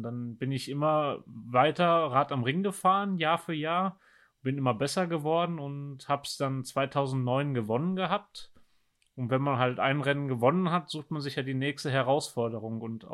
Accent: Germany; Also im Herzen bin ich mehr Tiroler als Deutscher und würde mich daher dahingehend als Dösi bezeichnen. Ein bisschen Deutsch, ein bisschen Ösi.

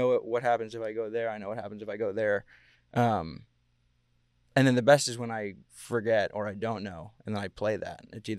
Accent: Brooklyn, New York, United States; and then I grew up in Brooklyn.

